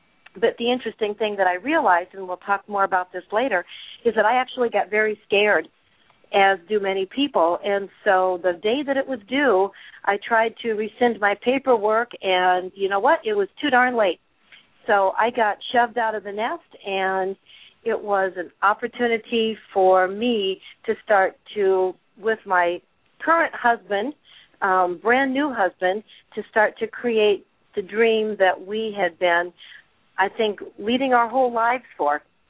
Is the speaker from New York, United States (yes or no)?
no; Nebraska, United States; moved away; also born or lived in Kansas City, Missouri; I am actually a Nebraska gal. I was born and raised pretty much in the Cornhusker state of Nebraska and moved out of Nebraska and into Kansas City, Missouri